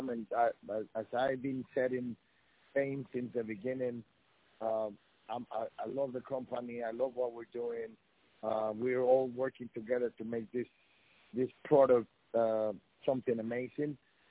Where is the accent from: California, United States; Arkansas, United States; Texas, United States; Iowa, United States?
Texas, United States; San Antonio; Combat Americas is in town, in my hometown in San Antonio.